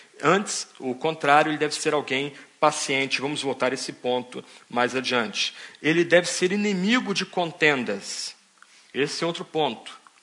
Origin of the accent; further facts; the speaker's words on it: Brazil; Essa questão tem sido tão complicada no meu país, lá no Brasil, de onde eu venho